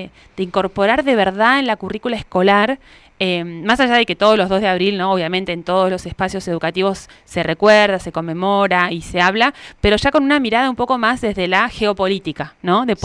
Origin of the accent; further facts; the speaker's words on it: Tierra del Fuego, Argentina; de cómo los vivimos también los fueguinos